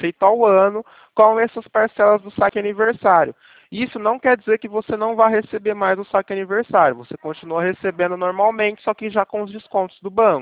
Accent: Ribeirão Preto, São Paulo, Brazil; Eu sou daqui de Ribeirão Preto, tá?

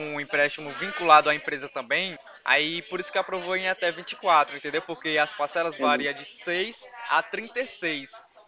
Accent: Bahia, Brazil; now in São Paulo, Brazil; eu sou baiano também.

